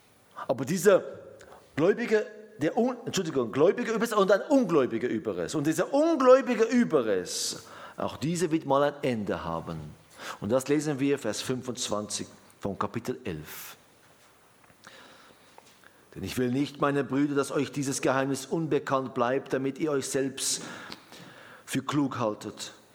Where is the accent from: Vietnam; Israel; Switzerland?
Israel; Ich bin in Israel aufgewachsen. Ich war da in meiner anderen Kindergarten, Schule, Studium, alles.